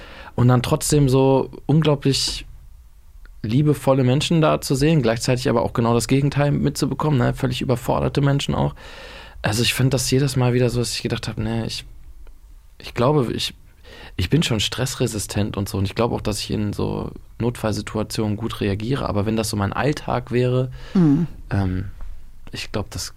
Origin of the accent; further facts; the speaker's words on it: Bad Oeynhausen, North Rhine-Westphalia, Germany; Ich komme ja da aus der Region in Bad Oeynhausen. Das ist ein Dorf weiter.